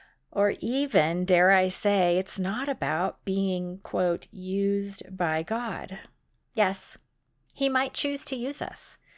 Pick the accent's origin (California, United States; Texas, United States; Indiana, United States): California, United States; So I grew up in California